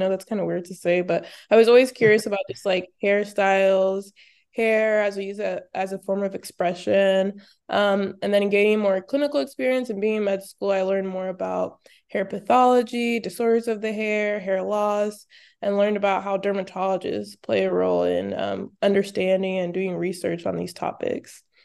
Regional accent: Oklahoma, United States; I was born and raised in Oklahoma. And then I went to med school as well as undergrad at UMKC in Kansas City.

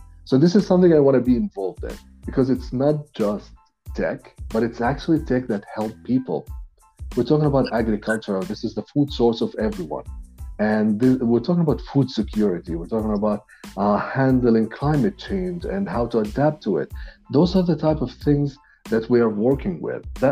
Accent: Jordan; English is a second language; moved away as an adult; also born or lived in Kyiv; now in Calgary, Canada; I'm originally from Jordan. I'm located now in Calgary, Canada, but before that I was located in Kyiv

